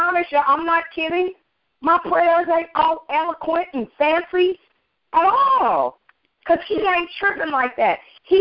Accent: Richmond, United States; That's it. I'm from Richmond. Down. Down to the ground, baby.

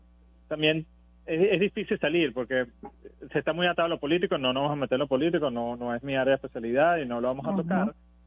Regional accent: Venezuela; pero como venezolanos lo tenemos que pensar

